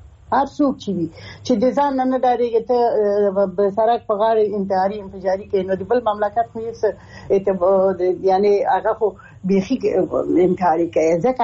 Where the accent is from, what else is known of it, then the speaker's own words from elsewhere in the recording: Afghanistan; چې په ما باندې ظلم دی چې زه د افغانستان یم، افغانۍ یم